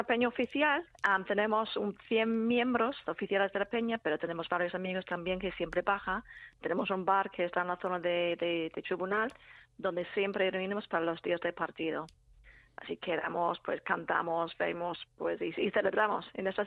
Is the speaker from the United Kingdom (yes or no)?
yes; Liverpool, North West England, United Kingdom; Spanish is a second language; now in Spain; Sí, soy de Liverpool.